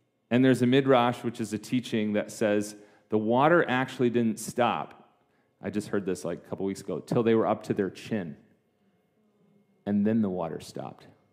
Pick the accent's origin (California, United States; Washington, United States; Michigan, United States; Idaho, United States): Michigan, United States; Okay, I grew up in West Michigan. It was not a thing where I grew up.